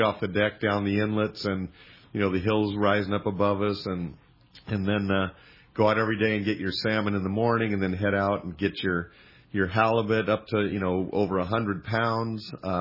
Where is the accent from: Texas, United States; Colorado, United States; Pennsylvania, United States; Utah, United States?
Colorado, United States; born there; also born or lived in Central Valley, California; although I was born in Colorado, fished the Rocky Mountains, went to college in the Central Valley